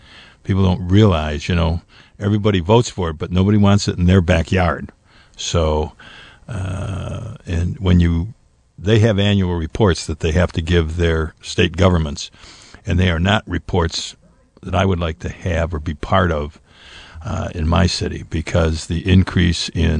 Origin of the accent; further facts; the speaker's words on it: Allen Park, Michigan, United States; It's the only place I've lived. I was born in Allen Park.